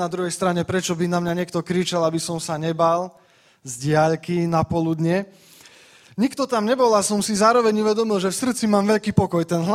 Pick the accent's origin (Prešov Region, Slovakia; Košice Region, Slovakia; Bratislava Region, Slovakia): Košice Region, Slovakia; Košice; Prišli sme z Košíc, vyrastol som v cirkvi